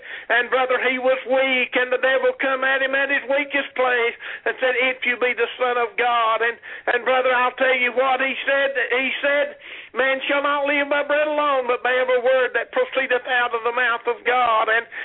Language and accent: English; Jacksboro, Tennessee, United States; I'm from Jacksboro, Tennessee.